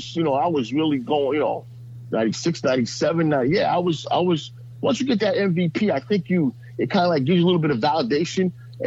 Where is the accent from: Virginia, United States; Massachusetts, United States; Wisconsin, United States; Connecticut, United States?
Connecticut, United States; I don't know. First, you know, I'm from Rawl, Connecticut.